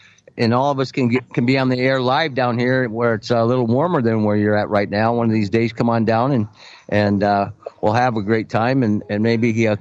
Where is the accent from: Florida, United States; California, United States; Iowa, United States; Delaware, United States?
Iowa, United States; You know, I grew up just up in Iowa in the 70s. We didn't even have soccer in that state.